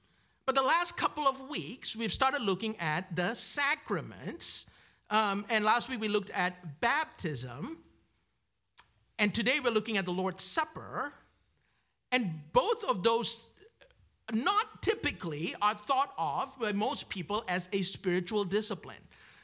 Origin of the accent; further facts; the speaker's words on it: Malaysia; I'm from Malaysia, in case you didn't know. I was told this morning that I did not have an accent.